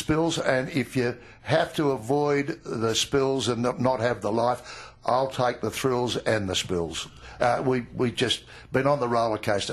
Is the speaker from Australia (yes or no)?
yes; Paddo, Australia; I'm a boy from Paddo, and I remember how disorientated we were when an Italian family moved in next door as new arrivals